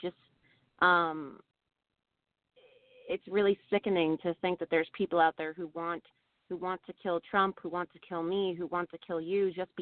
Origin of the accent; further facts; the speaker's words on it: United States; I'm American, though. I run the New York Bureau